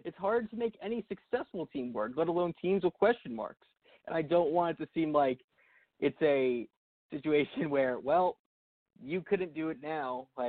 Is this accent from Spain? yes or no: no; New York, United States; me and you, we're from New York, New Jersey.